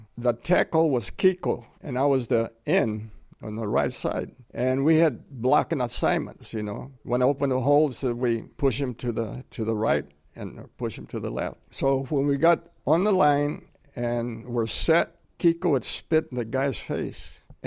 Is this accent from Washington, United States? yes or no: no; Mercedes, Texas, United States; I grew up in Mercedes, Texas. Till I was 16, I went to CC camp and then turned 17 and I joined the Navy.